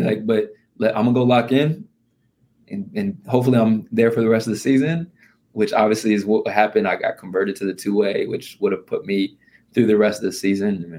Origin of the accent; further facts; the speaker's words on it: Indiana, United States; I mean, against Indiana Pacers, I'm from Indiana. My family's at the game.